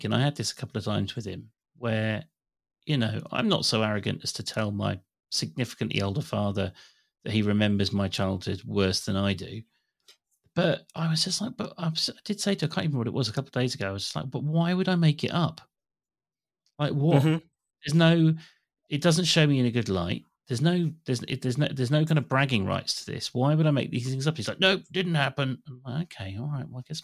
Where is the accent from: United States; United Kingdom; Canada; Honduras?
United Kingdom; England; I'm a Deutschophile. And I feel that's like a kind of secret weapon as an English person